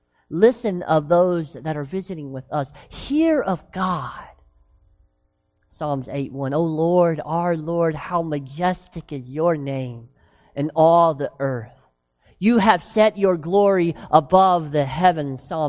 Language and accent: English; Tennessee, United States; And yes, I said wash because I am from Tennessee.